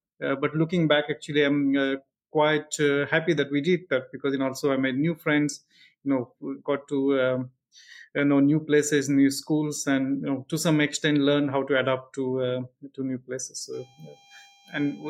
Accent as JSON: {"language": "English", "country": "India", "tie": "born there", "said": "I was born in India, in a rural part of India in southwest. And I actually, as a child, my family moved around quite a bit because my father worked in the FDA."}